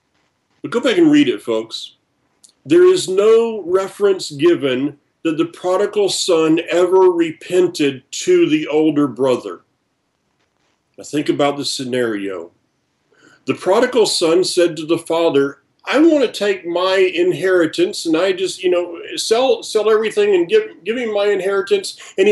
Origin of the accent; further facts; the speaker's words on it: the South, United States; I'm from the South.